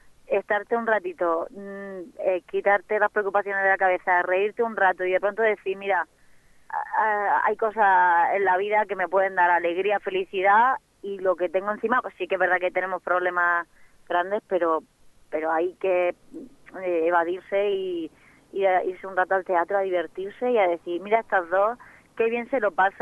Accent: Elche, Valencian Community, Spain; yo soy de Elche.

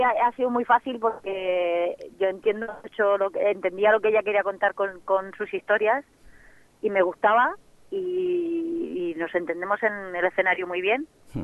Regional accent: Elche, Valencian Community, Spain; yo soy de Elche.

